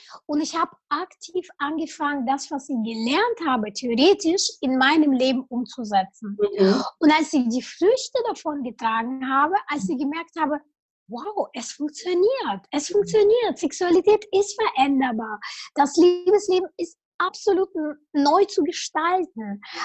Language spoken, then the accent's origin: German; Kazakhstan; ich komme ursprünglich aus Kasachstan.